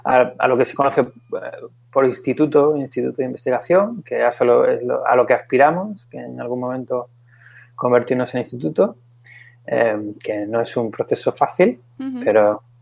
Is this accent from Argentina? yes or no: no; Seville, Andalusia, Spain; now in Valencia, Spain; yo soy de Sevilla. Y bueno, pues por avatares del destino acabé en Valencia